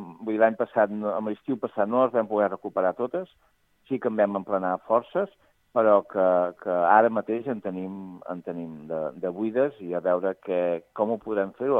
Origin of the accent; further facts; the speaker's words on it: Catalonia, Spain; i jo soc del Penedès